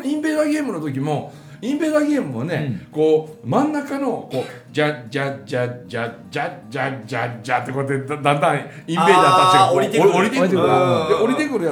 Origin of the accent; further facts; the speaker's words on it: Osugidani, Mie, Japan; その偉そうなことを俺言うんやけど、僕の生まれ育った大杉谷には、